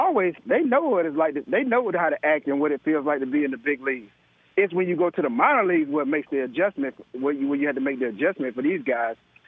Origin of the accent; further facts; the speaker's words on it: Georgia, United States; I grew up where I had to play football. I grew up in South Georgia. So where, you know, like it's dog days and you had to play football.